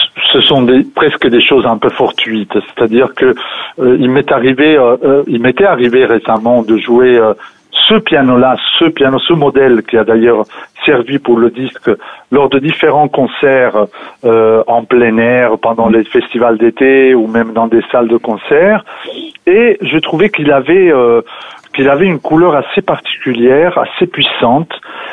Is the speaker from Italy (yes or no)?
yes; Italy; je suis italien